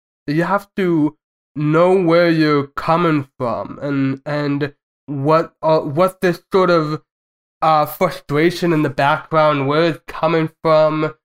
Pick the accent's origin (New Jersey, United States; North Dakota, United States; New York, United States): New Jersey, United States; moved away; I've moved from my home state, and I can't say there's too much I missed about New Jersey, because it's New Jersey.